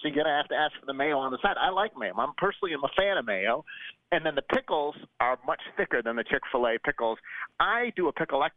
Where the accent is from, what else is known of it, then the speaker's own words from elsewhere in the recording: United States; I'm American and, you know, whatever. I eat fast food.